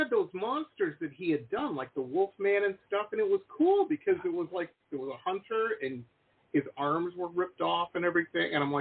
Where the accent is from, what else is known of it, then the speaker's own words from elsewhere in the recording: Detroit, Michigan, United States; And I grew up in Metro Detroit, for those who don't know.